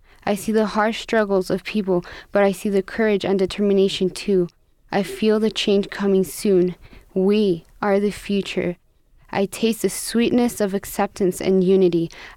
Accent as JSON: {"language": "English", "town": "Santa Fe", "region": "New Mexico", "country": "United States", "tie": "born there", "said": "I was born here, but my parents aren't from Mexico, so I'm Mexican-American."}